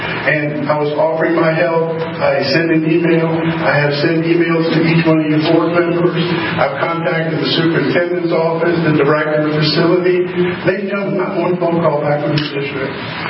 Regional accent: Sorrento, Florida, United States; I'm from Bay County, Florida, a town called Sorrento, Florida.

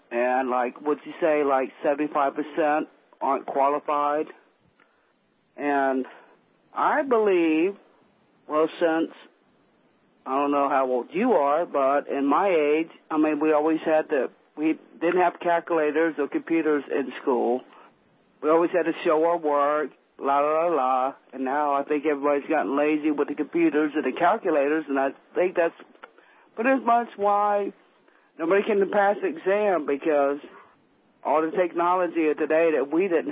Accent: Georgia, United States; Don't tell nobody because I grew up in Southwest Georgia

